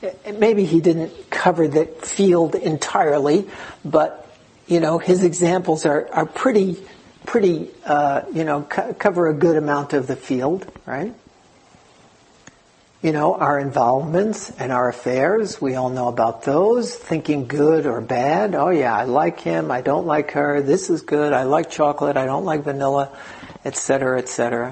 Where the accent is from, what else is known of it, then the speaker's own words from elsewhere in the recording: New York City, New York, United States; I was born and raised in New York City, Eastern European Jews. I wasn't born in Australia in the 17th century or someplace else, some other time.